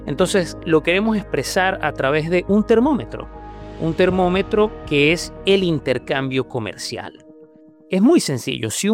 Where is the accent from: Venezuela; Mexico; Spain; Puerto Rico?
Venezuela; que es Venezuela, mi país de origen